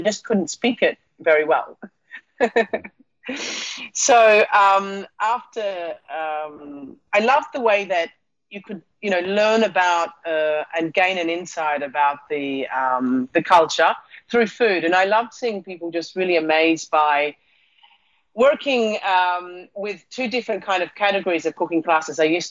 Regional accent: Australia; I'm originally from Australia

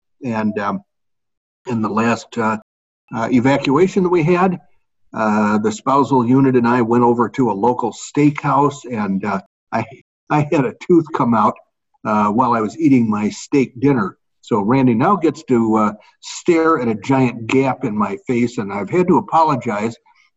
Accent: the South, United States; You know, I'm a Southerner by birth and breeding, and I grew up with a bunch of storytellers.

